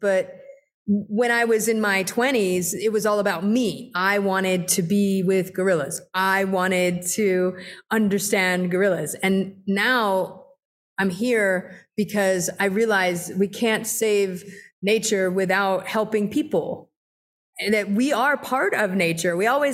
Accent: Florida, United States; I was thinking about when I grew up in South Florida.

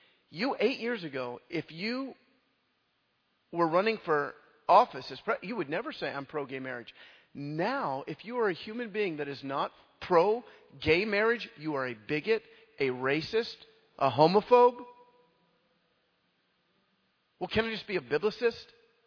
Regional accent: Richmond, Virginia, United States; I grew up with people in Richmond, Virginia that everybody said they were Christian and most weren't.

